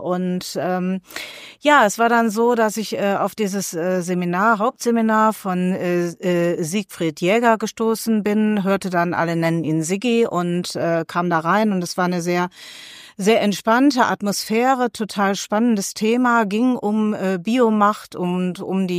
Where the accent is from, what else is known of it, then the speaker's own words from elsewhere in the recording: Duisburg, North Rhine-Westphalia, Germany; born there; Ich bin hier in Duisburg geboren und ich habe hier in Duisburg lange in verschiedenen Praxen und Krankenhäusern in meinem ersten Beruf als Arzthelferin gearbeitet